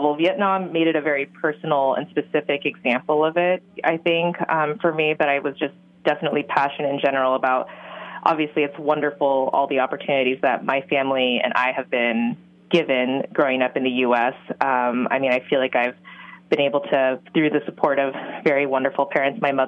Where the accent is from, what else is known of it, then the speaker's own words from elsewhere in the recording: California, United States; And we moved around the U.S., but I grew up mostly in California.